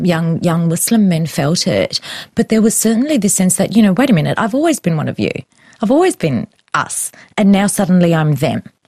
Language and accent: English; Australia; ever was brought up to be and that's all I ever considered myself, and now I'm constantly being told I'm not Australian.